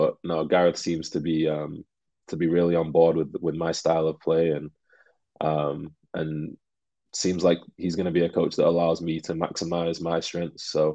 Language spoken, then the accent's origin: English; Manchester, North West England, United Kingdom; when I was growing up in Manchester, I kind of learned what real hard work was like